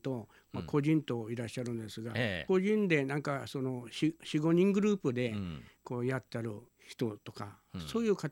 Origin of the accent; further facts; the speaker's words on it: Kagoshima, Japan; born there; moved away as an adult; now in Okinawa, Japan; いや、私生まれは鹿児島なんです